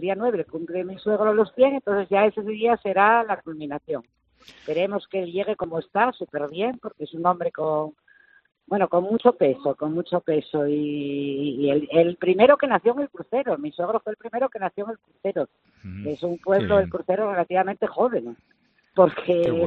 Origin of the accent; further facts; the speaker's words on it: Pravia, Asturias, Spain; born there; en Asturias nací, y lo que pasa es que nací en Pravia, hija de padres moscones, y luego me casé con Álvaro en el 79